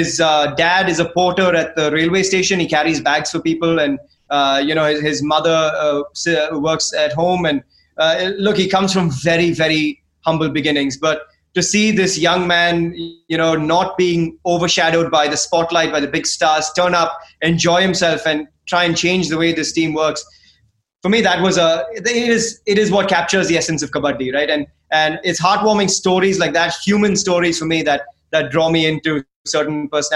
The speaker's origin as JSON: {"language": "English", "town": "Chennai", "region": "Tamil Nadu", "country": "India", "said": "because I'm from Chennai, the team hasn't done very well, unfortunately."}